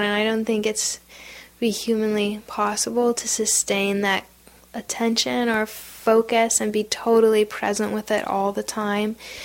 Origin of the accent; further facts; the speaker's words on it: United States; also I am not an Iraqi, I'm an American, so I have somewhat of a read on our culture